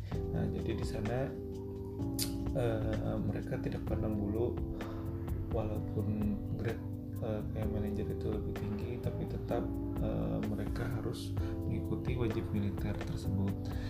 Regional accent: Banjarmasin, South Kalimantan, Indonesia; Apalagi gua orang Banjarmasin yang notabene nya di sini cuacanya nggak sedingin di Bandung.

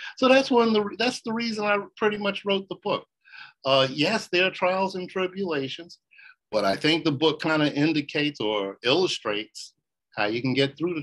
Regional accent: New York City, New York, United States; I lived in the Bronx at the time. I'm born and raised in Harlem, but I was driving back to where I was living in the Bronx.

